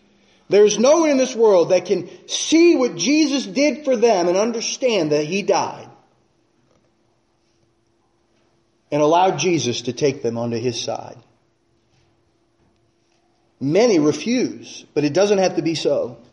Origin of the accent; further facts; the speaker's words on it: United States; born there; I praise God that I was born in America.